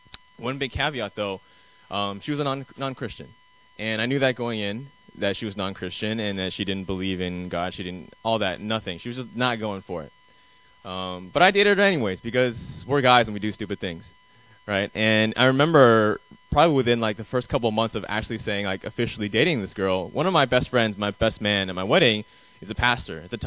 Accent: Arizona, United States; But yeah, so I'm from Arizona, lived predominantly my whole entire life there, and then came to Cal, to the Bay Area, for my undergrad

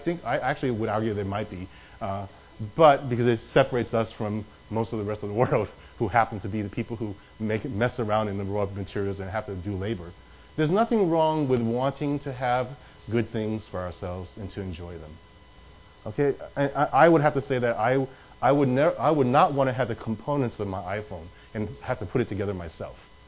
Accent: United States; I want to prove that I'm an American, right?

